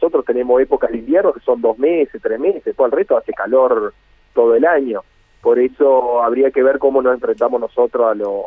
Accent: Argentina; Hay que ver cómo lo enfrentamos nosotros los argentinos.

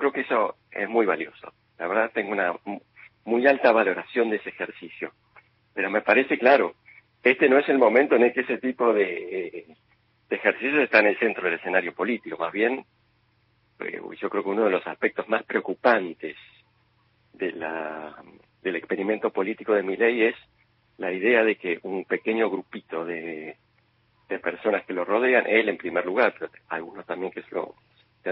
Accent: Argentina; Todos finalmente somos argentinos

